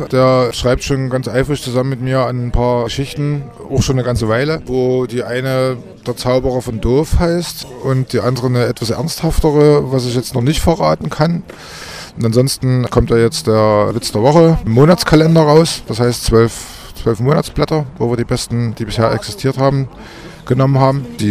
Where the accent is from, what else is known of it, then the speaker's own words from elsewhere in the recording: Germany; ich bin ja noch ein Kind der DDR